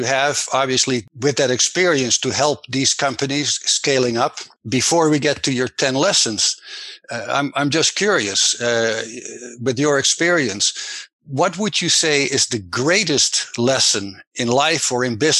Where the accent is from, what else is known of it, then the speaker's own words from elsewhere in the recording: Netherlands; now in United States; I'm your host. I'm originally from the Netherlands, currently living in the state of Arizona in the United States